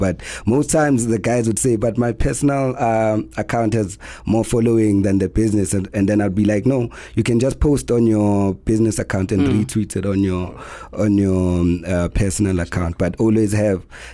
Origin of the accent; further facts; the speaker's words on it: Fort Lauderdale, Florida, United States; I'm from Fort Lauderdale.